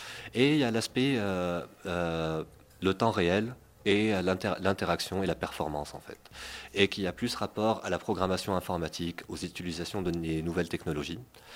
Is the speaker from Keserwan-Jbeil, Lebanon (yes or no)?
no; Beirut, Beirut Governorate, Lebanon; moved away as an adult; now in France; En fait, mon histoire a commencé avec la musique quand j'ai quitté Beyrouth à 18 ans. Je suis parti étudier en France.